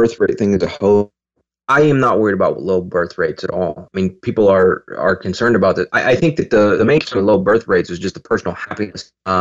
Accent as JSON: {"language": "English", "town": "Columbus", "region": "Ohio", "country": "United States", "tie": "born or raised there", "said": "In my hometown, Columbus, Ohio, the whites have all moved to the center of the city."}